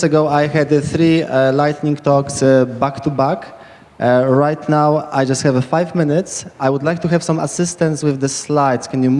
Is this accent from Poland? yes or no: yes; Poland; accent: Polish; English is a second language; I'm originally from Poland. That's where my accent is coming from.